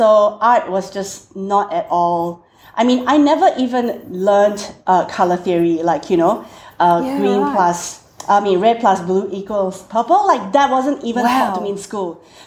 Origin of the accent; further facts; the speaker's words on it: Singapore; now in Australia; And I'm originally from Singapore, thus the strange accent.